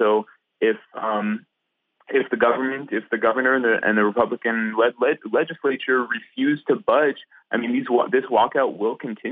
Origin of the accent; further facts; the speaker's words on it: Arizona, United States; Well, I grew up in Arizona. I've covered Trump rallies there.